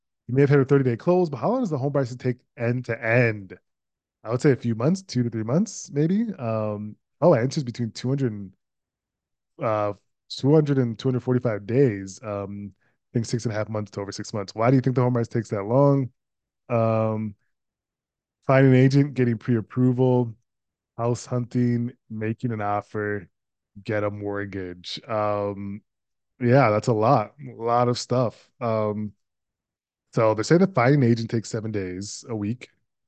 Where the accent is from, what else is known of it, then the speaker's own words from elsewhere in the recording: Minnesota, United States; Shout out to Minnesota, my home state.